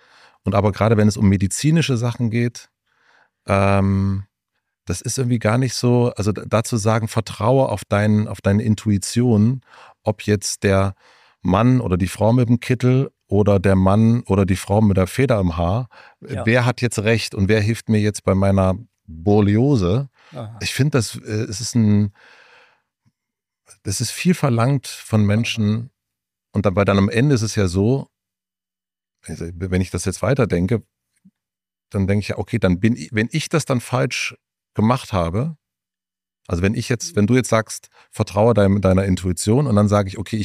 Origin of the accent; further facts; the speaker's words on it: Brandenburg, Germany; ich komme aus Brandenburg